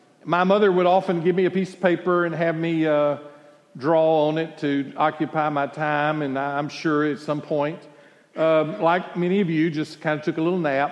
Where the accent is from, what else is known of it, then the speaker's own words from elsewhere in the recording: McKinney, Texas, United States; I was a kid, I grew up in McKinney, Texas.